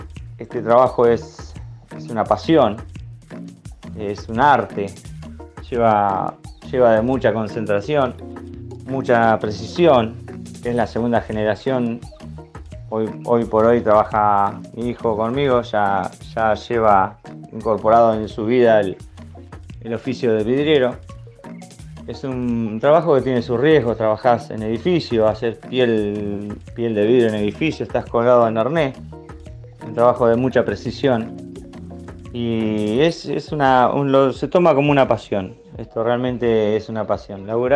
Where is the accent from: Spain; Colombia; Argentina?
Argentina; Viedma, Río Negro; soy de Viedma, capital de la provincia de Río Negro.